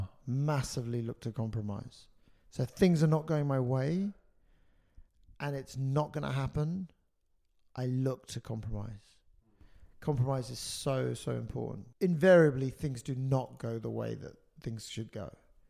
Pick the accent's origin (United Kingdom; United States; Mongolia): United Kingdom; London; My mother's French. My father was Pakistani. But I was born and raised originally in South London.